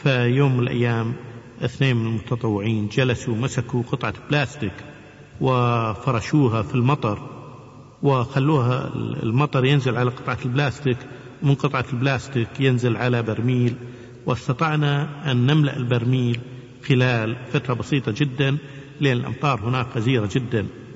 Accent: Kuwait; احنا من الكويت، والكويت هي في أرض مكة والمدينة

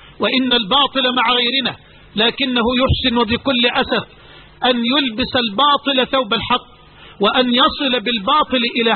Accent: Egypt; عليه العوض، هذه عندنا في مصر

